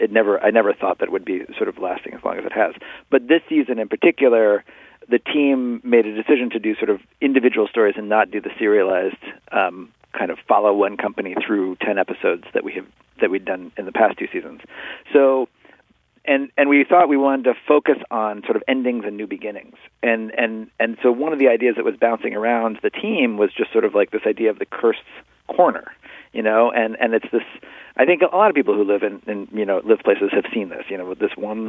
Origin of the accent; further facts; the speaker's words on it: Cincinnati, Ohio, United States; since I was born, you know, since growing up in Cincinnati and then all the way till now